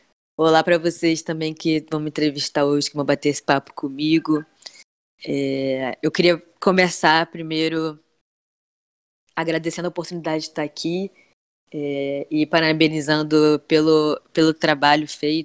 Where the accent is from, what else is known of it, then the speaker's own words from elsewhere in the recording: Rio de Janeiro, Brazil; nascida e criada no Rio de Janeiro, botafoguense, portanto sofredora, né?